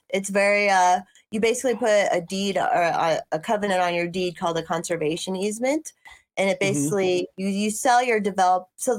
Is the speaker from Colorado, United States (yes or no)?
yes; Larkspur, Colorado, United States; in a town called Larkspur, Colorado, is where I grew up.